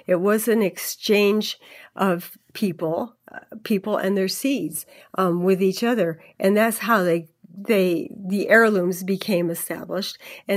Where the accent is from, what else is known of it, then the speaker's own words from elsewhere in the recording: California, United States; moved away; I am a Californian originally, even though I've lived here for three decades or more.